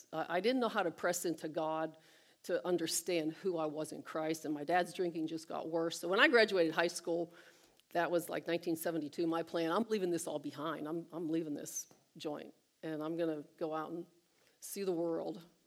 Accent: Butler, Pennsylvania, United States; I grew up here in Butler, and it seemed like everybody, my dad worked at the mill.

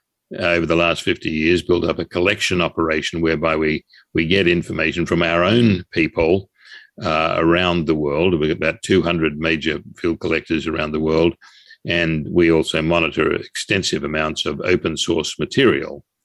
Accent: Australia; As you can tell by my accent, I'm not exactly an American, I'm Australian.

